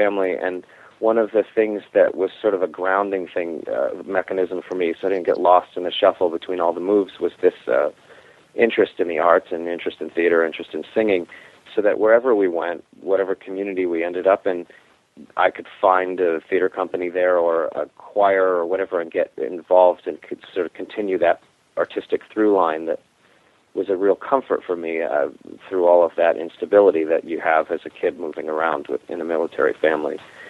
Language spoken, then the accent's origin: English; East Coast, United States; also born or lived in Sacramento; I was born in Sacramento, but my upbringing was on the East Coast.